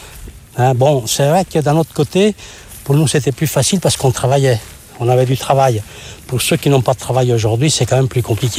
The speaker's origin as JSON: {"language": "French", "region": "Calabria", "country": "Italy", "lives_now": "France", "said": "La Calabre, le pays des gangsters, des gangsters, de la mafia."}